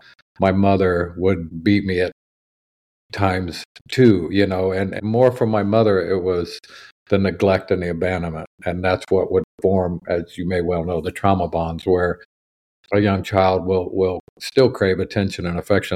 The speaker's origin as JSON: {"language": "English", "town": "Kansas City", "region": "Missouri", "country": "United States", "said": "Kansas City, Missouri."}